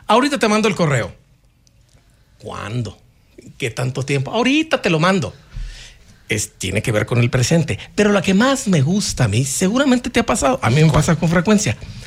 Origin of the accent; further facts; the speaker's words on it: Mexico; Y que definitivamente nos distinguen como mexicanos, pero que también tienen una profunda ambigüedad. Es decir, que nosotros como mexicanos también nos cuesta trabajo entender su real alcance.